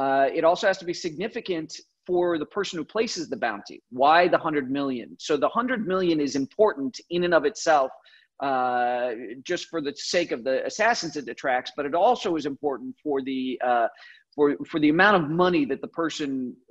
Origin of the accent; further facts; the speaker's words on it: Chicago, Illinois, United States; I grew up in Chicago. My dad is a no longer active Marine.